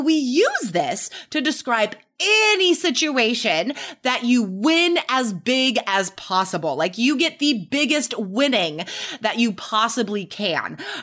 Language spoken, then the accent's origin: English; Carson City, Nevada, United States; When I was in high school, I grew up in Nevada, Carson City, Nevada